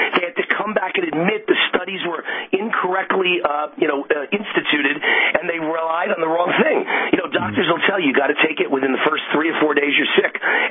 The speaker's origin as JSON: {"language": "English", "town": "Las Vegas", "region": "Nevada", "country": "United States", "tie": "born or raised there", "said": "it emanates in Las Vegas, and that's my hometown."}